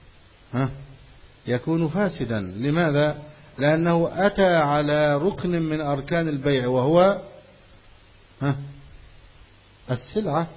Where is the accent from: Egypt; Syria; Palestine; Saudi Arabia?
Egypt